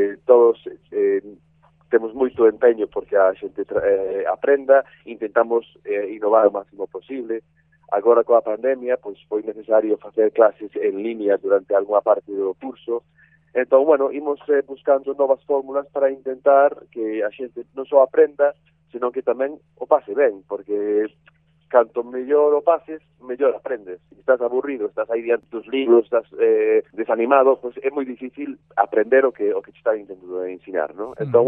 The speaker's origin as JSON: {"language": "Galician", "region": "England", "country": "United Kingdom", "first_language": "English", "second_language": "Galician", "said": "a pesar do nome … si sí, son inglés nativo, inglés de Inglaterra."}